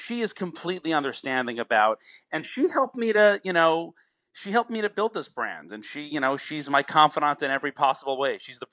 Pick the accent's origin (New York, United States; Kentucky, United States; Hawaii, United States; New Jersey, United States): New York, United States; Long Island; I grew up in Long Island in New York